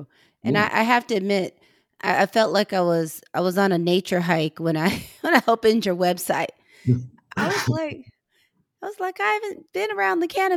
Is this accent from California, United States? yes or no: no; Missouri, United States; And I'm from Missouri, so we didn't grow cannabis in our backyard, but where my mother's from in rural Missouri, they grew a lot of cannabis